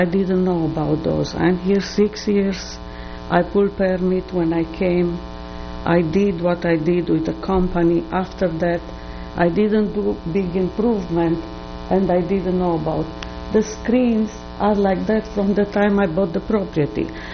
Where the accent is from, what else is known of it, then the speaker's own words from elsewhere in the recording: Romania; English is a second language; moved away as an adult; You know, I'm from Romania. I came here for my daughter.